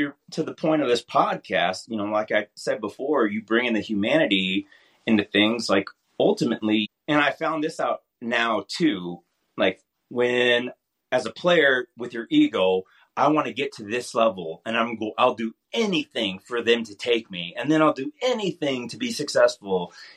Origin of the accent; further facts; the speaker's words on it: Los Angeles, California, United States; I'm originally from Los Angeles. So I was talking to UCLA, I wanted to go back to California and play there.